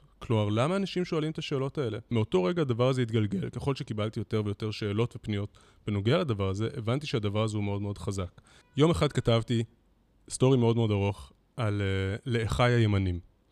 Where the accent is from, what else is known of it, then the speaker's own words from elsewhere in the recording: Jerusalem, Jerusalem District, Israel; אני גדלתי כילד ימני בירושלים.